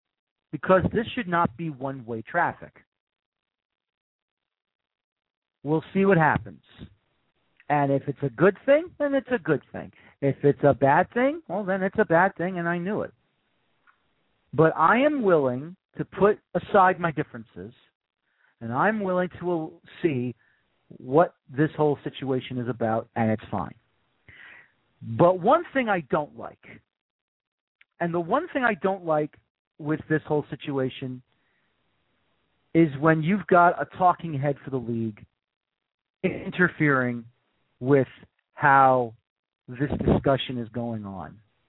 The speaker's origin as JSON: {"language": "English", "town": "New York City", "region": "New York", "country": "United States", "tie": "born or raised there", "said": "I'm born in the Bronx. I'm from the Bronx. I was born on the corner of East 202nd Street and the Grand Concourse. I had to take the subway when I was a kid down to Yankee Stadium"}